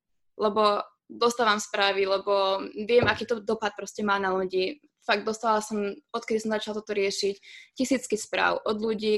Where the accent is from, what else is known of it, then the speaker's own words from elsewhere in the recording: Trenčín, Trenčín Region, Slovakia; ja som rodená Trenčanka a my sme sa potom vlastne presťahovali naspäť do Trenčína. S tým, že sme v Soblahoď, taká dedinka pri Trenčíne, tak tam si naši kúpili pozemok a tam sme začali potom stávať dom, ale bývali sme v Trenčíne ešte nejaký čas